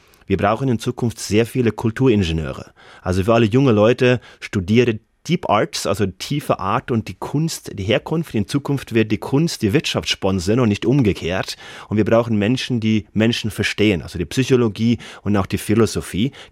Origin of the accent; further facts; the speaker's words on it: Norway; German is a second language; ich wurde natürlich von der akademischen Welt in Deutschland belächelt mit meinem Akzent und gesagt, ja gut, du hast den Norweger-Bonus.